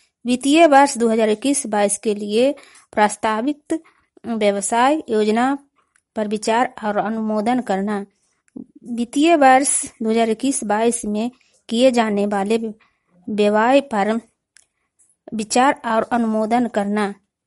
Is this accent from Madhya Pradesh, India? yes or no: no; Gaganpura, Bihar, India; ग्राम गगनपुरा। मैं नालंदा जिला की निवासी हूँ।